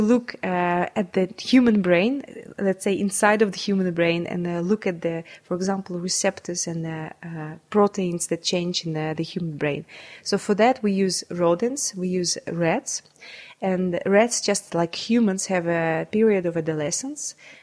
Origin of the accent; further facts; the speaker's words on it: Saint Petersburg, Russia; so I have a PhD in neuroscience. I was born and brought up in St. Petersburg. I first went to university in St. Petersburg for 5 years.